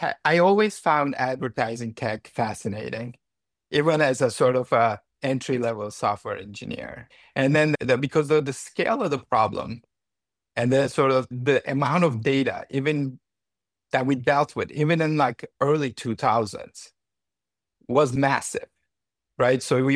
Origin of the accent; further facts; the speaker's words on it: Istanbul, Turkey; moved away as an adult; now in United States; So I'm born and raised in Istanbul, Turkey. So I'm Turkish by birth. And I came to the States for an undergrad and I did my computer science degree.